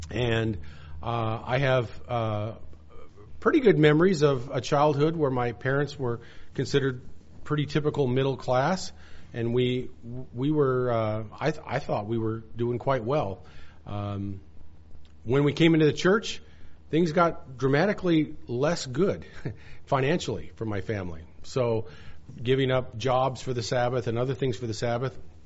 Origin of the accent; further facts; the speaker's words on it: Washington, United States; moved away; also born or lived in Southern California, United States; But in the mid-80s, I moved from where I grew up in Western Washington, where we had a couple hundred days of rain a year. And I was very happy to live in Southern California for about 10 years.